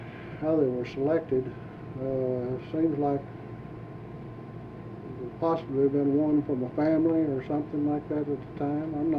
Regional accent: Scottsville, Kentucky, United States; Allen County.

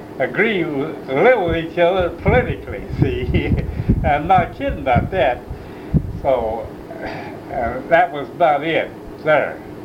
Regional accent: Kentucky, United States; In Hart County, 4 miles on the bank north side of Green River, 4 miles from Mumfordsville, our county seat, in Hart County.

